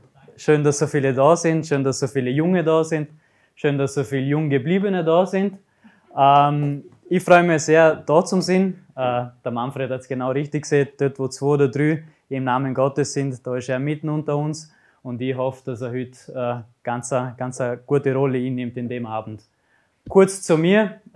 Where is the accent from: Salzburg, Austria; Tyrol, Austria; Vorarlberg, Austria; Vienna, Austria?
Vorarlberg, Austria; Bezau; accent: Bregenzerwald dialect; Ich komme eben aus Bezau, aus dem Bregenzer Wald.